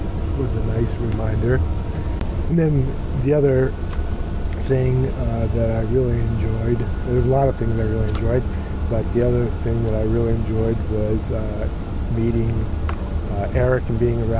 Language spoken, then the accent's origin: English; West Virginia, United States; from West Virginia.